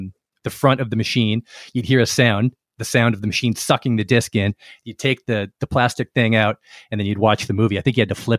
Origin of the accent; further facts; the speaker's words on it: Ottawa, Ontario, Canada; now in Toronto, Canada; the Ottawa area, which, as I say, my family's all hails from, when I was about three. And I grew up not in Toronto where I now live, but near Ottawa.